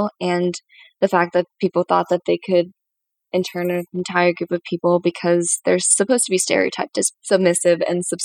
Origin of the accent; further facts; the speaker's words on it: Connecticut, United States; I grew up in Connecticut, like I mentioned, which is really synonymous a lot of times with trees and white people